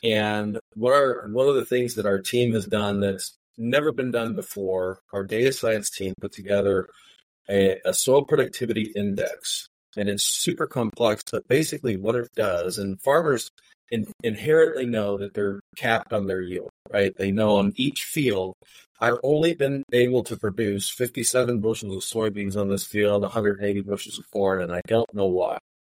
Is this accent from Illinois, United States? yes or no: yes; Illinois, United States; now in Georgia, United States; I'm from the Midwest. Grew up on a seventh generation farm in Illinois, and currently reside in Georgia.